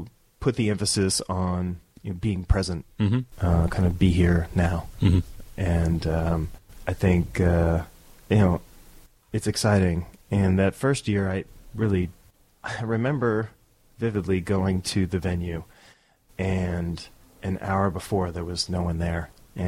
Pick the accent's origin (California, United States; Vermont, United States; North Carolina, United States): California, United States; Downey; also born or lived in East Los Angeles; I spent most of my, younger youth in Downey, California.